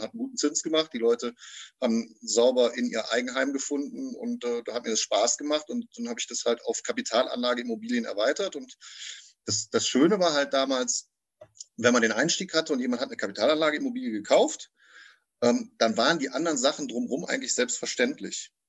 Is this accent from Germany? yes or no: yes; Leverkusen, North Rhine-Westphalia, Germany; 39 Jahre alt, aus Leverkusen zwischen Köln und Düsseldorf im wunderschönen Rheinland in Nordrhein-Westfalen.